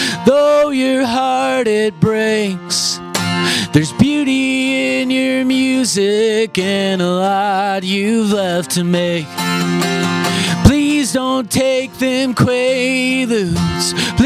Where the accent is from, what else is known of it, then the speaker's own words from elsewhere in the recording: Skiatook, Oklahoma, United States; No, I grew up in Oklahoma, in the Tulsa area. I grew up in a small town called Skytook. It's like, I don't know, like 15,000 people or something like that.